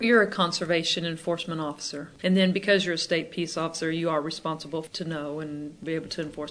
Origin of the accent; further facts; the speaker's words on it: Texas, United States; and as a Texan, I grew up hunting and fishing.